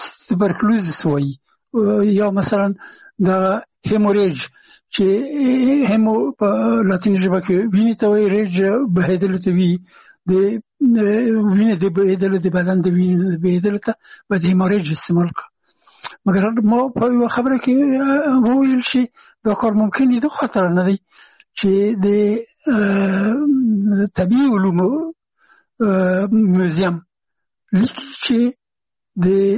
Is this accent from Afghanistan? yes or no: yes; Afghanistan; یو افغان هغو هغه زه نه پېژندلم چې زه هم افغان یم او ما ته یې نه پېژندو چې افغان یم